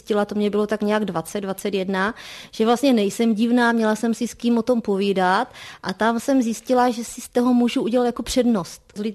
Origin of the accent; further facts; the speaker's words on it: Hvozdeček, Olomouc Region, Czechia; born there; Já jsem se narodila tady v malé vesničce ve Hvozdečku, to je tak 4 kilometry od Bouzova.